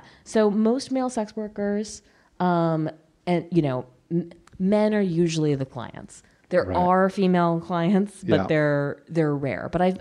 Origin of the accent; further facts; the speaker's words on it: New York, United States; I talk about being a soldier's daughter. I talk about being a New Yorker.